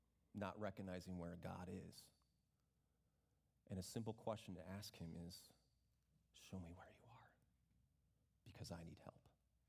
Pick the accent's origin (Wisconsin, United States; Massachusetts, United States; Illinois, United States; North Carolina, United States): Illinois, United States; Growing up in the Chicago area, I wasn't like super familiar with flash floods.